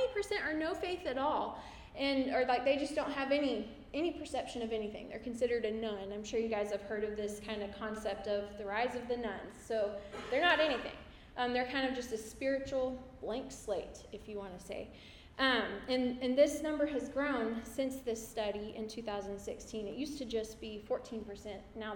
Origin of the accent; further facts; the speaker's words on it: Fayetteville, Arkansas, United States; But something that I do want to share with you is that I grew up in Fayetteville, and I went to the University of Arkansas as a student.